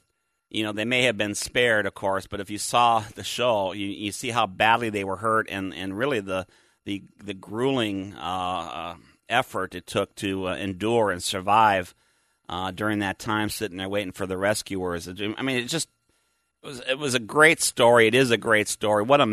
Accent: Eagan, Minnesota, United States; now in Florida, United States; I know the colors are well past peak in my hometown of Eagan, Minnesota

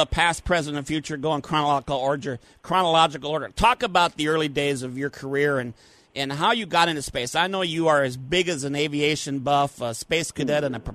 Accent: Minnesota, United States; Well, growing up in Minnesota, as I've talked about frequently, I was one of those kids who stayed home from school to watch launches and moonwalks on TV.

